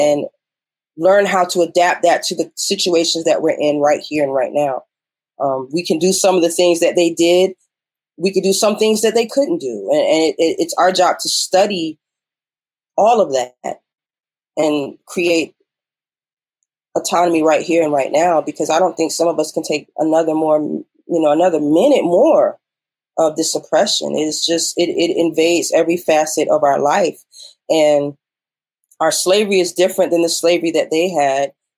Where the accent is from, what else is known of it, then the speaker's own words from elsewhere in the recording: Norfolk, Virginia, United States; because I grew up in Norfolk, Virginia